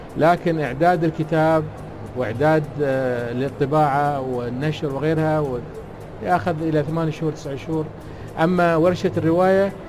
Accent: United Arab Emirates

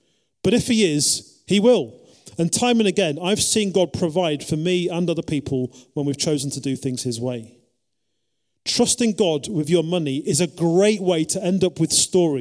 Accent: England, United Kingdom; Most people in our culture do not enjoy talking about money. It's too personal, we're too English.

